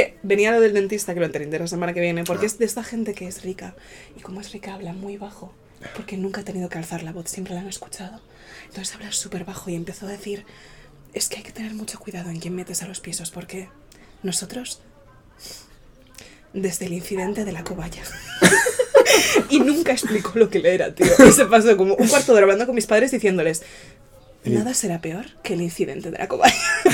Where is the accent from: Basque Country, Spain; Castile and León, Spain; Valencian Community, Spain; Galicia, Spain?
Galicia, Spain; y yo soy gallega, dijeron, no confiamos mucho en la gente del norte de España.